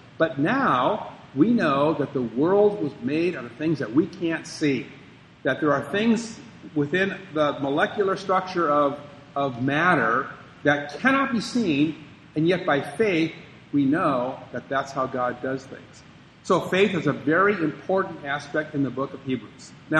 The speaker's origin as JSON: {"language": "English", "region": "Minnesota", "country": "United States", "said": "Now, I'm from Minnesota, you know, and I remember when I was a child"}